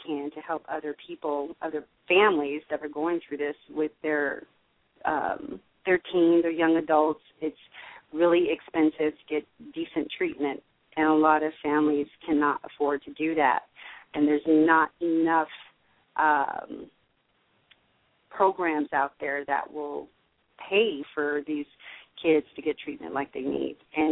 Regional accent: Denver, Colorado, United States; moved away as an adult; now in Los Angeles, United States; I spent the majority of my younger years there. I went started school there when I was in eighth grade, and I ended up moving to L.A., you know, in my early 20s, so.

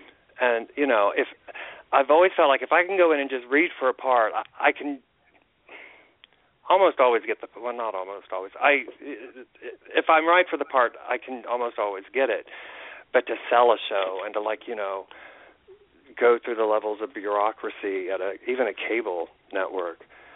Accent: Indiana, United States; when I grew up in Indiana, I felt like a lot of my creativity sprung from the fact that I was felt stifled and bored and suffocated.

